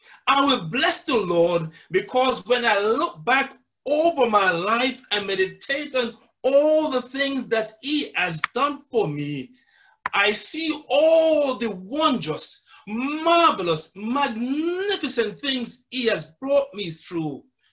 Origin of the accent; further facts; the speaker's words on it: Jamaica; moved away as an adult; now in London, United Kingdom; And so I'm originally from Jamaica, land we love, I came here 10 years ago.